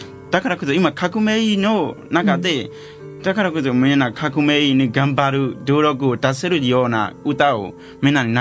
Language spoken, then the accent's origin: Japanese; Myanmar; Japanese is a second language; now in Japan; みんなもちろん私たちミャンマー人を見かけたらですね